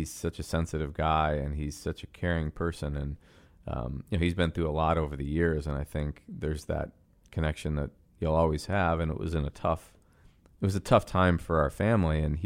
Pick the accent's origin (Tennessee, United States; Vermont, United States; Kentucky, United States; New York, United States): New York, United States; Buffalo; I didn't know Patrick, but my dad knew him. We're from Buffalo.